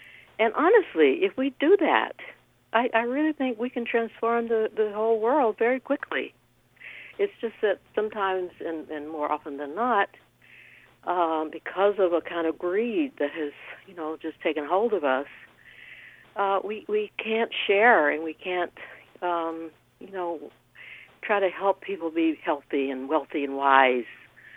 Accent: Georgia, United States; You know, I grew up in Georgia under strict segregation. I would not want to go there.

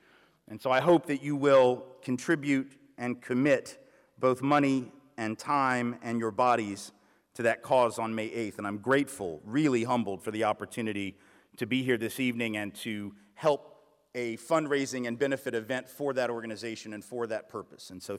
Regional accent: the South, United States; I'm from the South, man. We do nostalgia with grits.

